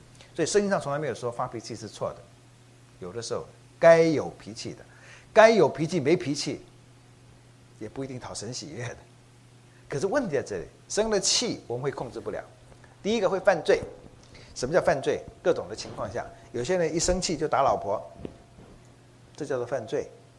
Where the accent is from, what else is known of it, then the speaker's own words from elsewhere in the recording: Taiwan; 跟我们台湾人有时候是拿鸡去做什么样